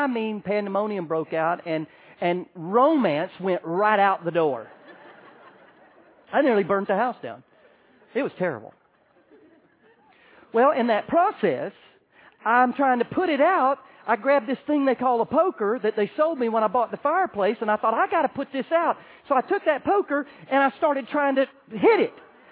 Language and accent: English; Orlando, Florida, United States; And I'm from Orlando, Florida. I'd never built a fire.